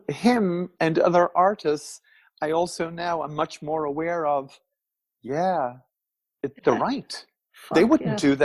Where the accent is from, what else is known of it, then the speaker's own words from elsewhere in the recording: Ireland; I come from Ireland